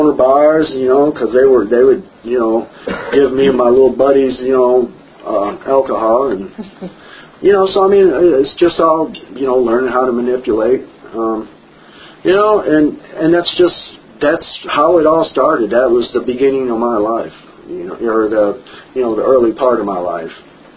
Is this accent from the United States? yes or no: yes; Ohio, United States; And this is up in Ohio. I was born and raised in Ohio.